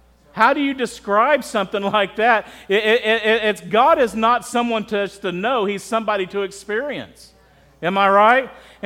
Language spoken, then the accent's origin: English; Texas, United States; We're from Midwest, we're from Texas. They know how to have thunderstorms there, I want you to know.